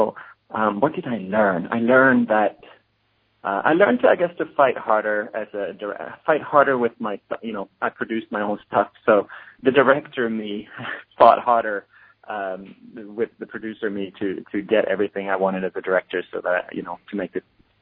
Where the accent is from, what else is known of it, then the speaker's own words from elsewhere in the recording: Sweden; English is a second language; I'm from Sweden originally, but it was the first time I went back to Sweden and made a film.